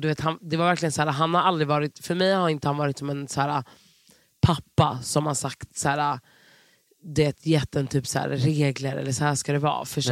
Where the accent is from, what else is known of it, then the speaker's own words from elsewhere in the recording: Stockholm, Stockholm County, Sweden; jag har vuxit upp på Söder, men jag har hängt i varandra hela förort.